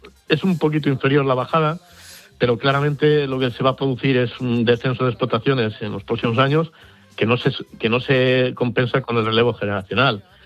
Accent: Castile and León, Spain; soy del Cerrato, pero ya sabes que por afinidad también soy de la Moraña. Hoy estoy en la Moraña.

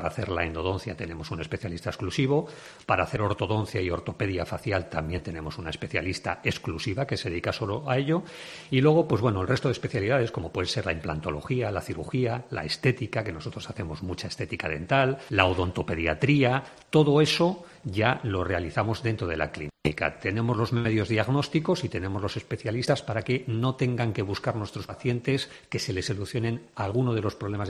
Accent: Madrid, Community of Madrid, Spain; yo soy de Madrid y no he perdido el contacto

